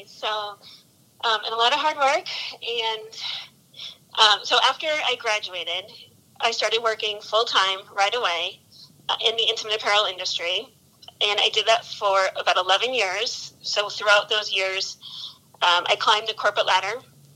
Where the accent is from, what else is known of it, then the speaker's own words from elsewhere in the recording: Connecticut, United States; Sure. So I am originally from Connecticut.